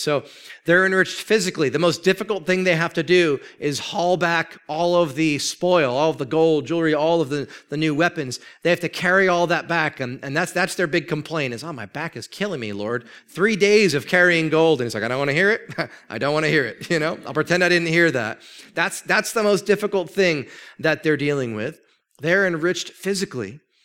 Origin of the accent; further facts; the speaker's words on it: New Jersey, United States; I was born in New Jersey, right? I was raised on milk and rudeness, right?